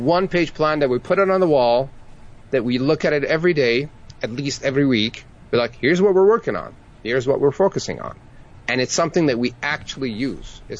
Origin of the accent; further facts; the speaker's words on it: Tehran, Tehran Province, Iran; English is a second language; moved away as an adult; now in Canada; And then moved to Canada back in 2000. I was born in Tehran, Iran. When I came to Canada, I was 18 years old. That was 20 years ago, so I guess that makes me 38 now. I did not speak English when I showed up.